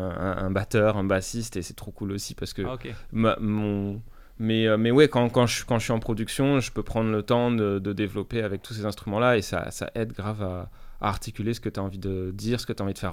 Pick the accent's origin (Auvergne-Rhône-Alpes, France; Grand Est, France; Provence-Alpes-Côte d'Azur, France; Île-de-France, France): Provence-Alpes-Côte d'Azur, France; Grasse; Moi, je suis originaire à la base de Grasse, la ville du parfum.